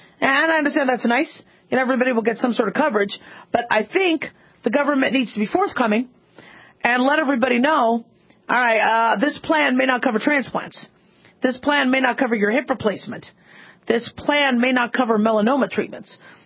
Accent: United States; You know, but I'm an American and I'm a physician.

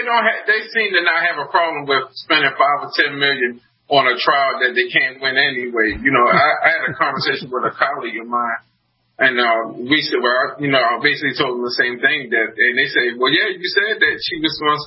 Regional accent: New York, United States; now in Maryland, United States; I mean, I'm not from Maryland, I'm from New York, but I live in Maryland. I work in Maryland.

